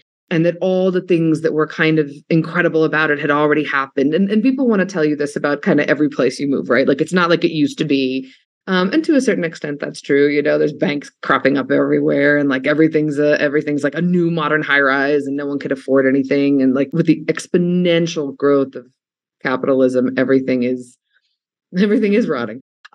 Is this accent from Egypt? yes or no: yes; Cairo, Cairo Governorate, Egypt; also born or lived in Belgrade / Los Angeles / New York; now in United States; You know, I was born in Belgrade. I grew up in Cairo. I lived in LA. I've been a city person most of my life.